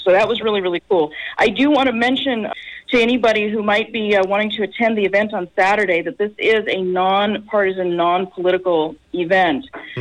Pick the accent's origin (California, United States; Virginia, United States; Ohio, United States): California, United States; Santa Cruz; born and raised in Santa Cruz and longtime activist.